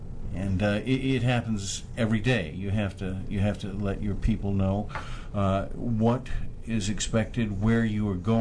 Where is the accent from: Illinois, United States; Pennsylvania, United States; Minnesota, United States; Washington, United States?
Illinois, United States; Evanston; born there; also born or lived in West Virginia / Rome, Italy; I was born in Evanston, Illinois, and moved for a very short while to West Virginia, where there was Island Creek Coal Company. And then from there, we moved to Rome, Italy